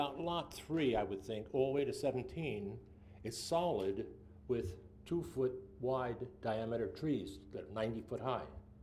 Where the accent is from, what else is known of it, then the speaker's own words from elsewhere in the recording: New Jersey, United States; now in Delaware, United States; I'm from New Jersey. We got a lot of affordable houses in New Jersey, and we have a lot of houses that aren't affordable.